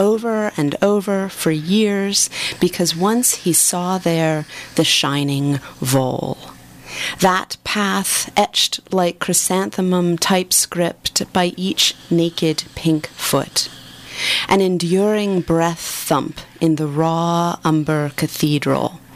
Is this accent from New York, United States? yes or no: no; Washington, District of Columbia, United States; Washington, D.C.